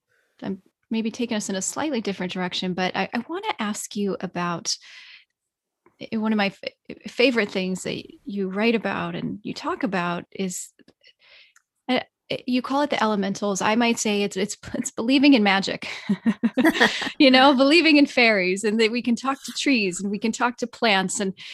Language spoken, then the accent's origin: English; United States; I feel that very deeply too, as an American, you know, as an American of Irish and English and Scottish descent